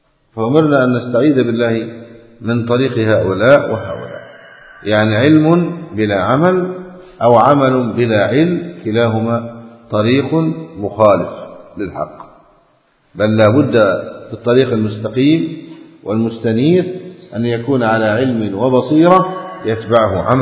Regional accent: Egypt; فالبدوي عندنا في مصر اشتهر باسم ماذا؟ السيد البدوي

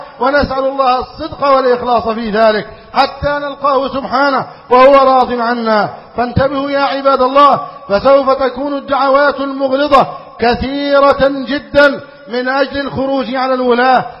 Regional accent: Egypt

